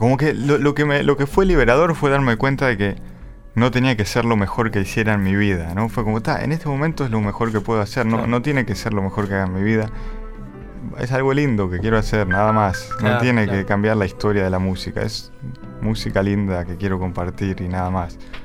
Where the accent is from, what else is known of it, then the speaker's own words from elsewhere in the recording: Uruguay; siempre estoy orgulloso así de decir que soy de Uruguay